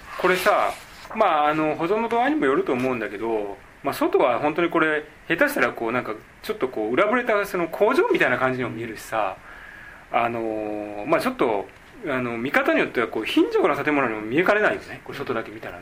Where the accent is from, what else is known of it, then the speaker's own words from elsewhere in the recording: Kansai, Japan; 僕関西ね、僕関西人だからさ、関西いてもうね、小学校のね低学高学年ぐらいからずっとラジオ聞いてて